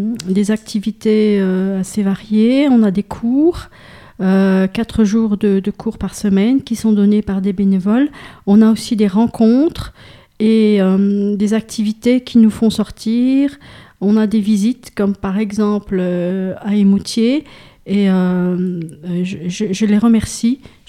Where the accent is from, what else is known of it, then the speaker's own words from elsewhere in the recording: Darfur, Sudan; moved away as an adult; je viens du Soudan, de cette partie du Darfour, où les gens sont maltraités par le gouvernement actuel au Darfour